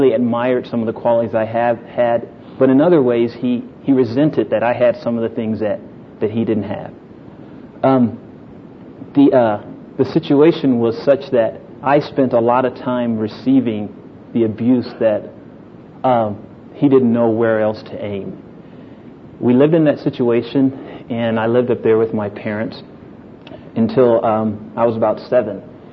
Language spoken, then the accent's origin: English; Birmingham, Alabama, United States; born there; I was born in Birmingham, Alabama, during the height of the Civil Rights Movement. And I was born there.